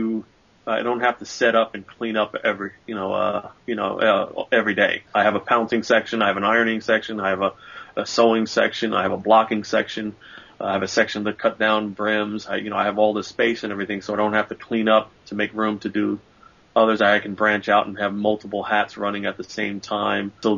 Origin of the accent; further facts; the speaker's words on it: New York, United States; Yeah, well, I'm originally from New York, and I knew a bunch of guys back there, got hired in FDNY.